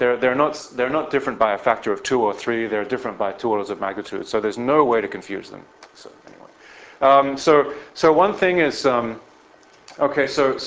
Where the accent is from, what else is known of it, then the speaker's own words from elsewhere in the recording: Texas, United States; And I'm from Texas too, so I couldn't help myself. I have to, ethnocentric Texan, you know.